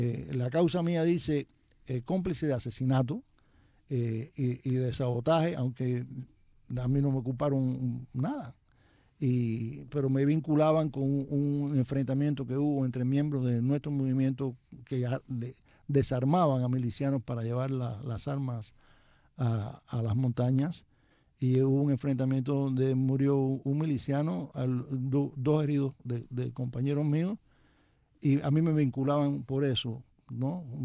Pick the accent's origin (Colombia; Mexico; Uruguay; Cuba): Cuba; moved away as an adult; also born or lived in Venezuela; salí de Cuba para Venezuela